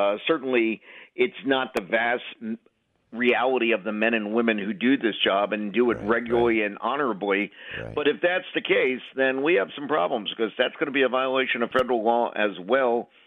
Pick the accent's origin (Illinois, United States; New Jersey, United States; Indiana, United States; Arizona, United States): New Jersey, United States; Fair Lawn; Exit 160. Grew up in Fairlawn, Fairlawn High, Montclair State, you name it.